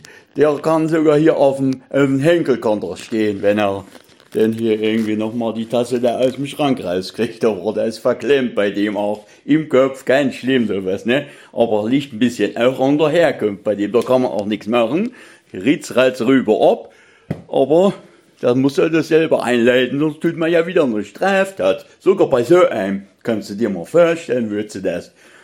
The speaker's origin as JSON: {"language": "German", "region": "Bavaria", "country": "Germany", "said": "Aber als Bayer, da würfelt sie trotzdem"}